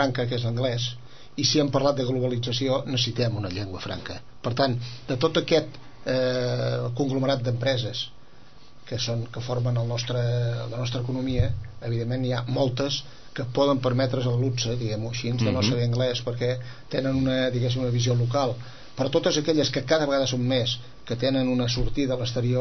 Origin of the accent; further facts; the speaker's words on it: Catalonia, Spain; Jo volia fer una consideració perquè estem a Sitges. Jo sóc del Garraf.